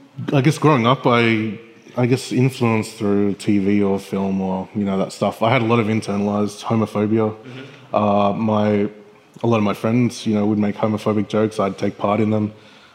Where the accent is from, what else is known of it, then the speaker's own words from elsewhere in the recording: Bega, New South Wales, Australia; Sure. Bega's a very quiet... if you're a teenager, it's a very boring place to be. There's not a lot to do.